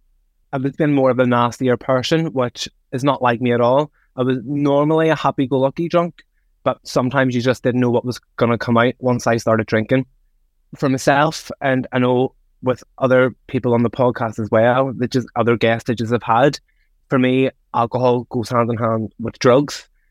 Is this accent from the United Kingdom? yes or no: yes; Belfast, Northern Ireland, United Kingdom; being a working class gay man, growing up in West Belfast